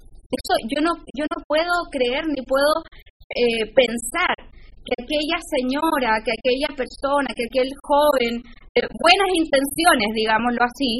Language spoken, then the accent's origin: Spanish; Chile; asumo mi responsabilidad como ciudadana, como chilena